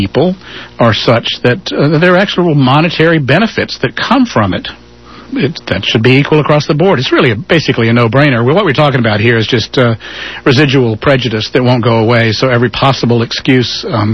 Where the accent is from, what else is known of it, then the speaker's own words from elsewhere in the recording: Raleigh, North Carolina, United States; When I grew up in Raleigh, North Carolina, they had a big fancy water fountain out in front of the courthouse